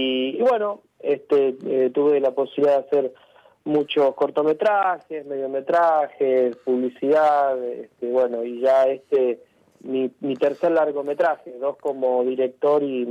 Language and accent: Spanish; Córdoba, Argentina; also born or lived in Esperanza; que estoy en Córdoba. Soy oriundo de la ciudad de Esperanza, en Santa Fe.